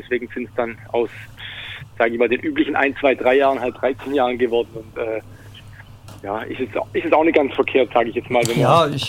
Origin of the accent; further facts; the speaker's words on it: Bönnigheim, Baden-Württemberg, Germany; in meinem Heimatort in Bönnigheim, knapp 90 Kilometer von Mannheim entfernt